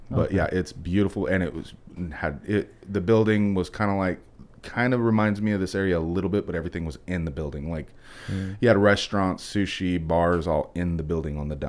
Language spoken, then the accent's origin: English; Seattle, Washington, United States; I mean, I grew up in Seattle. I loved Seattle, but I couldn't live there at all now.